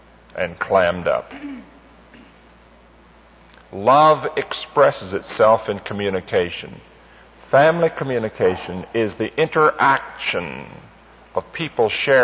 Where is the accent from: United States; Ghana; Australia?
United States; Midwest; My wife came basically from the South. I came from the Midwest.